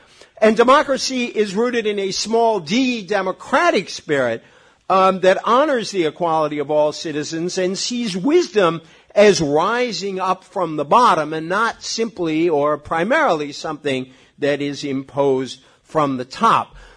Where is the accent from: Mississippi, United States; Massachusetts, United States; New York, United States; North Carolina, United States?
Massachusetts, United States; I am a Red Sox fan. It means I'm from Massachusetts, and for those of you who know my dear home state, we believe devoutly in political participation.